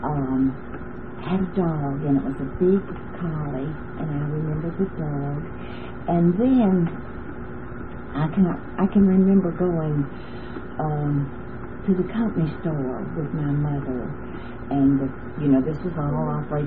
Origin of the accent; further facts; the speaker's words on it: Sipsey, Alabama, United States; born there; I was born in Sixty, Alabama in 1921.